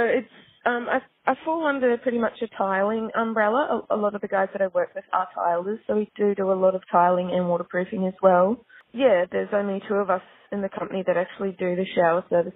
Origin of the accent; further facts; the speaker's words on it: New Zealand; I am originally from New Zealand, lived here for 8 years now.